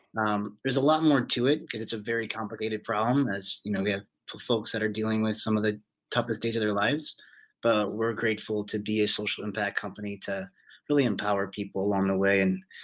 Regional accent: Chicago, Illinois, United States; from the Chicagoland area. And I live in Chicago.

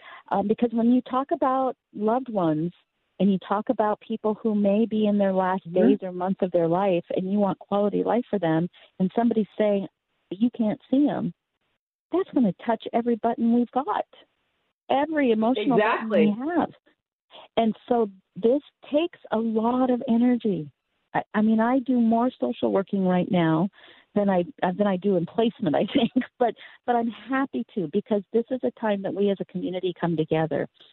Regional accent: United States; And some of that is just being American.

